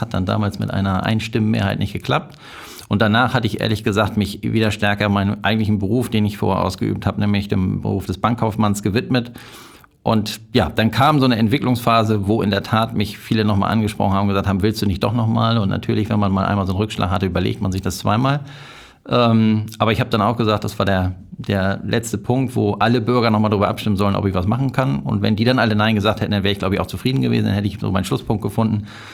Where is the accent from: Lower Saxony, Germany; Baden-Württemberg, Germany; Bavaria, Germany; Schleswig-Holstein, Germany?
Schleswig-Holstein, Germany; Lübeck; Naja, also ich bin mitten auf der Altstadtinsel groß geworden und bin auch die ersten 30 Jahre nicht von der Insel runtergekommen.